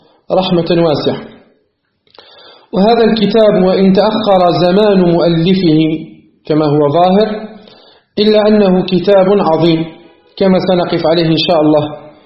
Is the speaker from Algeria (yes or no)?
yes; Algeria; من علماء بلدنا الجزائر